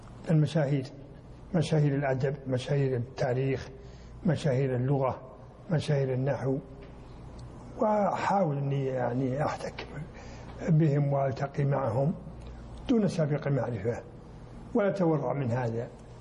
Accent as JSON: {"language": "Arabic", "town": "Mecca", "region": "Makkah Province", "country": "Saudi Arabia", "said": "لا، أنا ما من الكويت، أنا من السعودية، ومن البلد الفلاني، من مكة"}